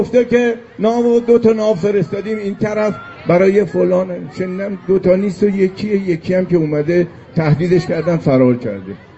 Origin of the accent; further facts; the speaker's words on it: Iran; من دیده بودم میپرسید بچه کجایی، میگفتیم ایران، نمیدونست ایران کجا.